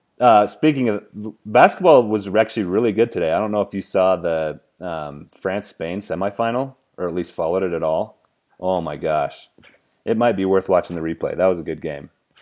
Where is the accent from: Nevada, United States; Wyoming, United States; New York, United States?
Wyoming, United States; Cheyenne; I'm from Cheyenne, Wyoming, so I'm pretty close.